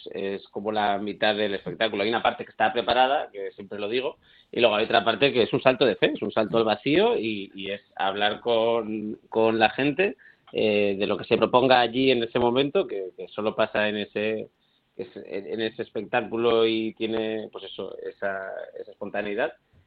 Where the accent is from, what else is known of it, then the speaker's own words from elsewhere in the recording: Bilbao, Basque Country, Spain; tengo mucha familia en Bilbao y yo estuve allí hasta los 7-8 años. Pero que además me crié en Ocharcuaga, ¿sabes? Uh-huh. Cerca de Ocharcuaga